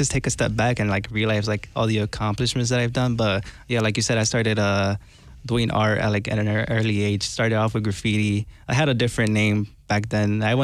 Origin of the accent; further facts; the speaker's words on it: Chicago, Illinois, United States; it's always like based on like my experience of growing up in Little Village, Chicago in general